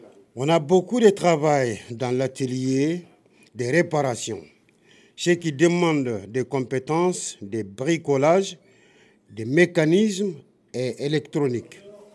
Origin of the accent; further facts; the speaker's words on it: Mali; French is a second language; now in France; je suis malien.